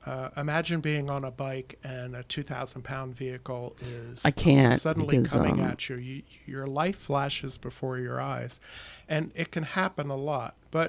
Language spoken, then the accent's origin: English; Washington, District of Columbia, United States; Yeah, I'm from Washington, D.C.